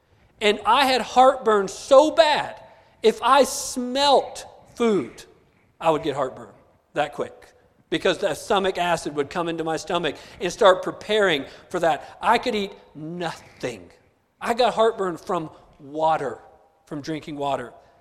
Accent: New Mexico, United States; listen, I'm from New Mexico. I could drink a jar of green chili, right?

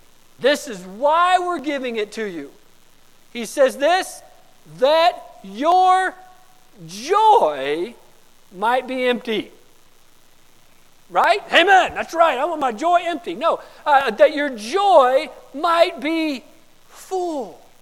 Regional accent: West Palm Beach, Florida, United States; also born or lived in Gallup, United States; We lived in West Palm Beach, Florida. I was born in Gallup, New Mexico, but my parents got very sick and I got very sick, and so we moved back to West Palm Beach, Florida

